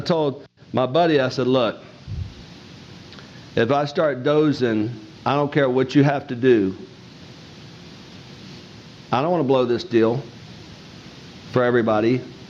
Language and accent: English; Alabama, United States; You know I'm from Lower Alabama, right?